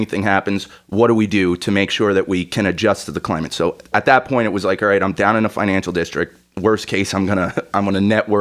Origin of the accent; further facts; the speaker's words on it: Warwick, United States; So growing up in Warwick and stuff, fishing was a big thing for me with my great grandfather.